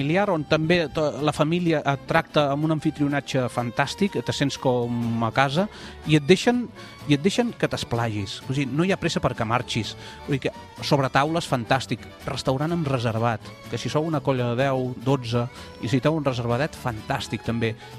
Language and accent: Catalan; Girona, Catalonia, Spain; com que sóc gironí, sempre a Girona la fotem pel mig.